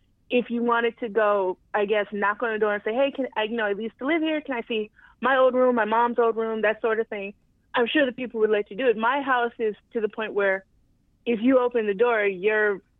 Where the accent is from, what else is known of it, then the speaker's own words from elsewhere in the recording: Texas, United States; I'm from Texas.